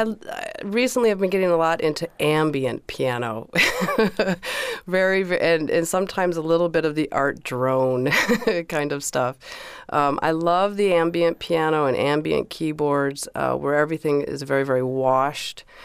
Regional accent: Minnesota, United States; And we started talking and then realized, oh, we're both from the Twin Cities.

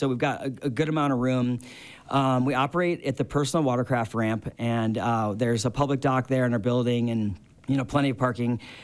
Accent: Mentor, Ohio, United States; So I grew up in Ohio, Great Lakes, Cleveland area.

